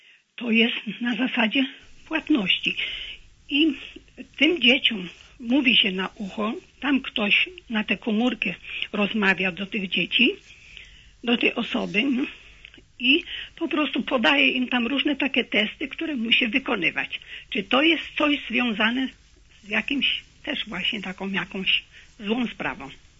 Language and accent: Polish; Gdańsk, Pomeranian Voivodeship, Poland; Jestem z Gdańska.